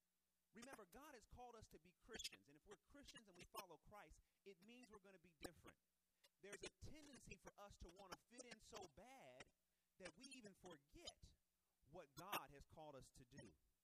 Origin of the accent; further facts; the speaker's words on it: California, United States; now in Los Angeles, United States; I'm from the Bay Area.